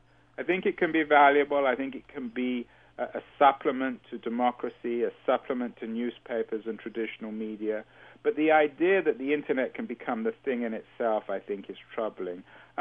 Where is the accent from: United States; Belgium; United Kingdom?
United Kingdom; London; born there; My personal background is I was born in North London, in England. I went to university in England.